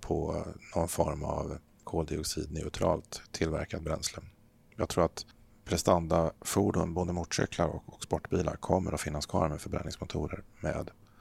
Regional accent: Örebro, Örebro County, Sweden; also born or lived in Eskilstuna; Jag bor och arbetar i Örebro där vi har vårt huvudkontor. Jag är född i Eskilstuna men uppväxt utanför Örebro, så att det här är mina hemtrakter.

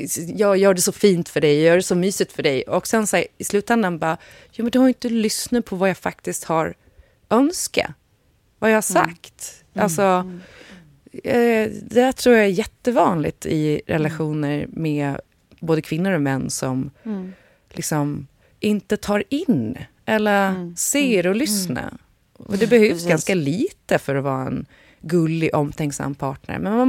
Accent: Sweden; när man är liksom pur svensk som vi

